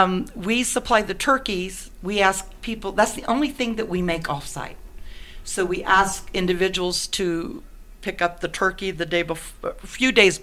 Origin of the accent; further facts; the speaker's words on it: Oklahoma, United States; So, but I'm from Oklahoma. I'm a farm girl from Oklahoma, and we were taught from very early age that you always get over.